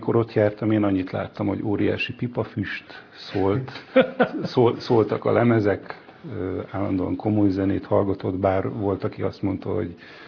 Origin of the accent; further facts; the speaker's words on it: Jászkarajenő, Pest, Hungary; Jászkarajánon, Cegléd mellett.